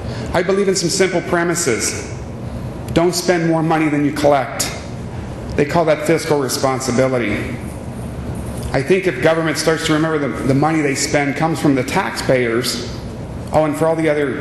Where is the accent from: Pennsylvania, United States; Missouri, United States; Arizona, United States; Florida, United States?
Arizona, United States; Glendale; I grew up in Glendale, attending both Unit 1 and Unit 6, and graduated from Glendale High School.